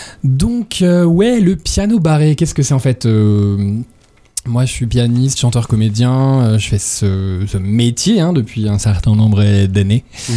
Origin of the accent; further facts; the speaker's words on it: Paris, Île-de-France, France; même plus qu'à Paris parce que je suis parisien.